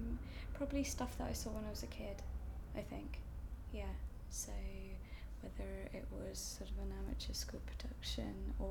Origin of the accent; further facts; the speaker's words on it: Leicester, East Midlands, United Kingdom; moved away as an adult; now in Nottingham, United Kingdom; I am 29, and I'm from Leicester, but now I live in Nottingham.